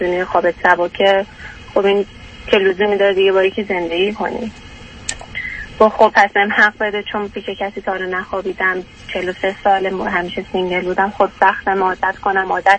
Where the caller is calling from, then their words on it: Canada; نه، من از کانادا هستم.